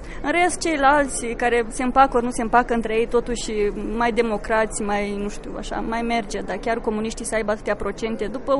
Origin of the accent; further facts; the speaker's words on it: Moldova; accent: Moldovan; reprezint aici Moldova și România și dialectul meu moldovenesc poate trezi un anumit interes pentru țara noastră, care este atât de puțin cunoscută la nivel internațional.